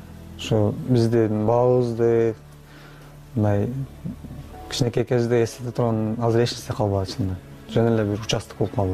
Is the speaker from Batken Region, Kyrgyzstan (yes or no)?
yes; Batken, Batken Region, Kyrgyzstan; Бул жака биз өз Баткенден октябрда келдик да